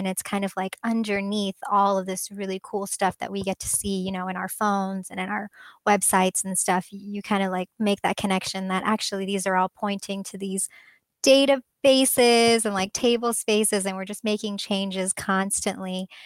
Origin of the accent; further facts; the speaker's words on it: California, United States; and I'm from Silicon Valley, so I've been like coding since I was in fifth grade, you know.